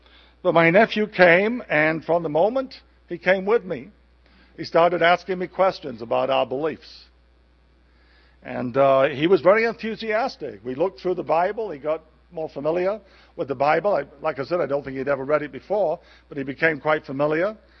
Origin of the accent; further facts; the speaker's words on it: England, United Kingdom; And in England, you know, right now there's a recession on, and the average income where I come from is about $16,000 a year